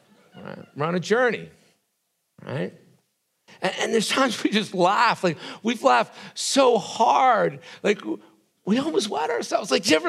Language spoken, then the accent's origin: English; New Jersey, United States; I grew up in a Italian family on the East Coast. We kissed everybody.